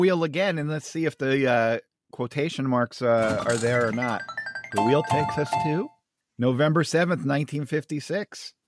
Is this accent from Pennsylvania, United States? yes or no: yes; Pennsylvania, United States; I grew up in the Skook, so we didn't have Indonesian water buffalo hide.